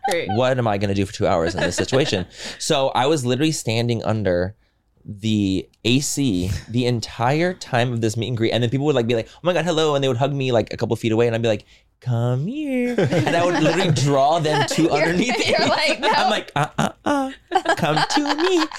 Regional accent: Chula Vista, California, United States; obviously I grew up in Chula Vista, so I would go to TJ all the time when I was really young.

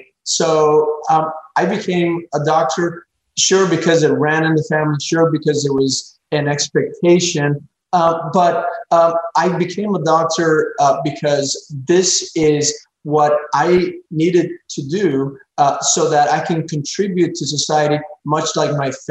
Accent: Cienfuegos, Cuba; now in United States; I was born in Cienfuegos, Cuba. It's a port town.

